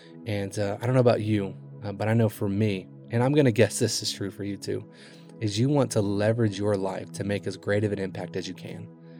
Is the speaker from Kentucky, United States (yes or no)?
yes; Kentucky, United States; Now, growing up in Kentucky, we had 3 wood-burning stoves growing up.